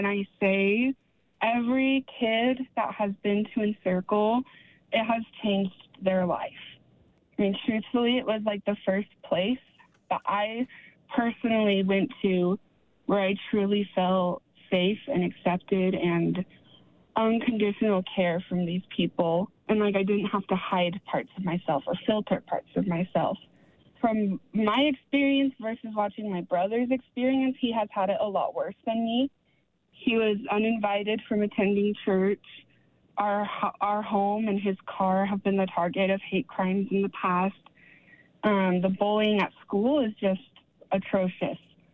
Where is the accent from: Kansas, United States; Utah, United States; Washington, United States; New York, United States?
Utah, United States; Heber City; I was born and raised in Heber City, and that's something that I'm proud of.